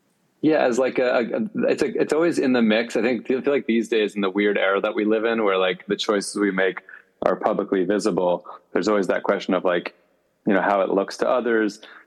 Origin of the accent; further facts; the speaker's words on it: New Jersey, United States; also born or lived in Bellingham, Washington; I moved from Bellingham, Washington to New Jersey when I was about 7, so similar. I have like early memories, but most of my memories are from the second place.